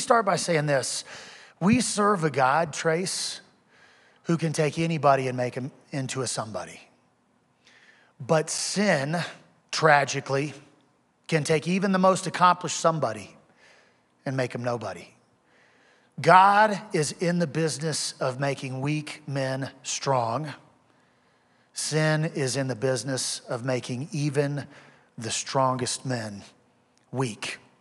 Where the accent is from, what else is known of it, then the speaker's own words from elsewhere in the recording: Louisiana, United States; I'm from Louisiana, not a Broncos fan, right?